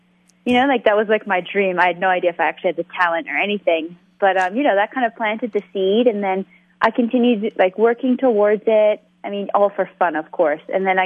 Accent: Bermuda; I was born and raised in Bermuda, and my parents and brothers still live there. And I went to high school in Bermuda, and then I left to go to boarding school to finish off high school.

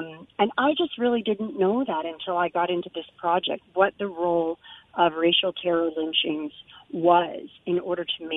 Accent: Florida, United States; because I'm, as a native, I mean, the mantra was, oh, I'm from Florida, but we're not really the South.

